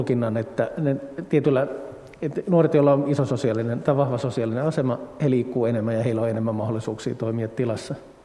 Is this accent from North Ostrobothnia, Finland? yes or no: yes; Oulu, North Ostrobothnia, Finland; miten kotikaupungissani Oulussa pystyy harrastamaan lentopalloa